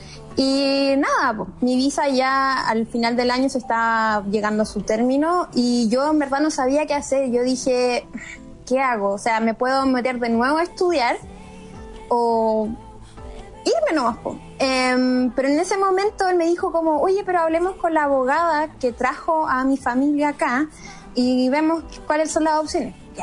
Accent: Concepción, Biobío, Chile; moved away as an adult; now in Vancouver, Canada; Sí, soy de Conce.

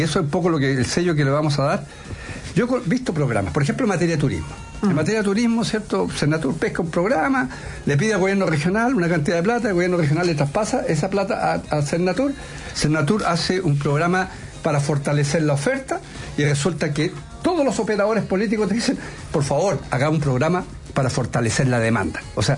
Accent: Chiloé, Los Lagos, Chile; born there; Yo nací en Chiloé y por lo tanto conozco la historia perfecta de lo que es el antes y el después de la industria salmonera.

